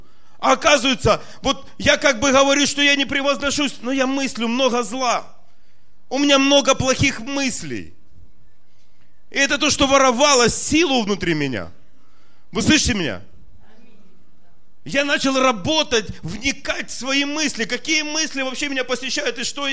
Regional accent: Donbas, Ukraine; не очень я силен в украинском, потому что я вырос здесь на Донбассе

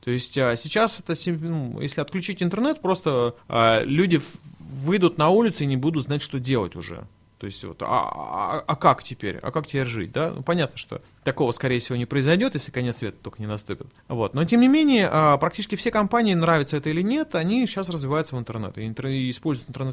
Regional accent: Tomsk, Tomsk Oblast, Russia; now in Moscow, Russia; Все, естественно, я вот из Томска, да. Когда я в Томске жил, мы все смотрели, а как в Москве?

